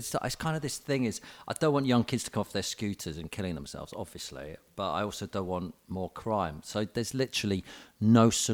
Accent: Watford, East of England, United Kingdom; Because I was some fella from Watford who reckoned he was hanging out

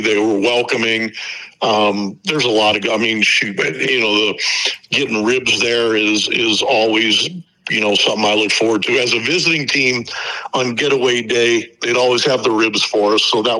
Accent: Pennsylvania, United States; I mean, I grew up outside of Pittsburgh, kind of halfway between Pittsburgh and Youngstown. I worked in Cleveland.

